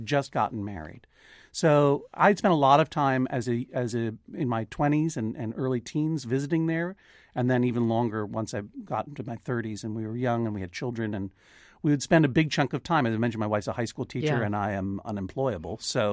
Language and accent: English; Brookline, Massachusetts, United States; Right. So I grew up in Brookline. I went to high school here.